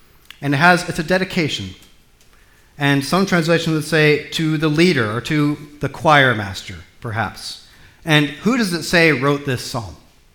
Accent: United States; When I was growing up in the United States, I remember hearing a lot of talk, not so much from my parents, but just from the culture in which I lived.

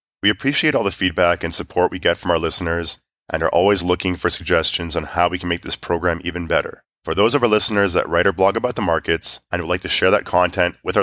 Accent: Canada; I mean, looking at USD CAD right now is kind of interesting, given that I'm a Canadian.

